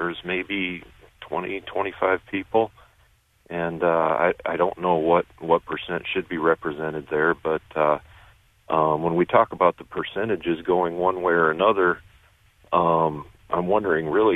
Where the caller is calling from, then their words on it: Iowa, United States; I'm over in western Iowa by Sioux City.